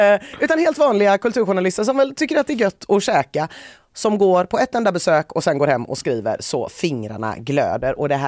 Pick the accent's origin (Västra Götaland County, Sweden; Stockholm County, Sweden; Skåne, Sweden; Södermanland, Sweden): Västra Götaland County, Sweden; Gothenburg; Jag mös när jag läste det här som göteborgare.